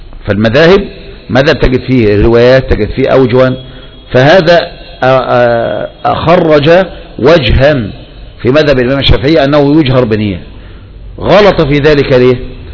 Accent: Egypt; انتشر عندنا في مصر

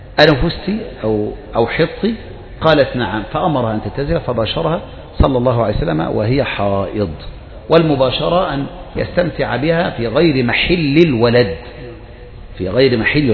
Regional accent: Egypt; زينا كمصريين

